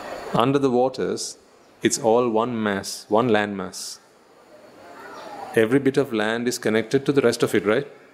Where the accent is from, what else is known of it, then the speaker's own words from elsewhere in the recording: Sri Lanka; I'm Sri Lankan like no one else.